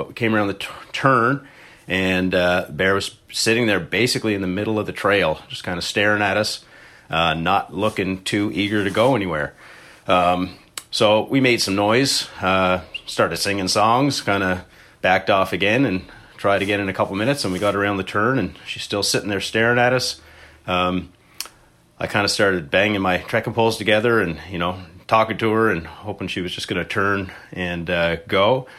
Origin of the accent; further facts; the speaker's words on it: Sydney Forks, Nova Scotia, Canada; I'm from Sydney Forks.